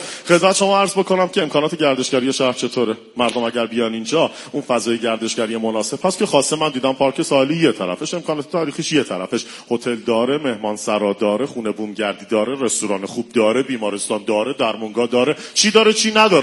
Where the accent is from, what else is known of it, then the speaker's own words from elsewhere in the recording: Behshahr, Mazandaran, Iran; born there; من خودم شمالی هم، شمال به دنیا اومدم، تو بهشهر به دنیا اومدم